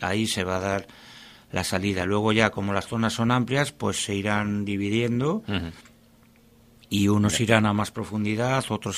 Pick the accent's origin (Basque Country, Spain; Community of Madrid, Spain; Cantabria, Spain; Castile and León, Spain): Cantabria, Spain; Santoña; yo soy de Santoña, entonces ya tengo familia marinera